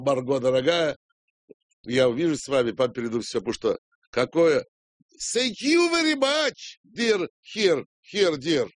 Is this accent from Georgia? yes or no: yes; Georgia; Вот я тоже прекрасный грузин.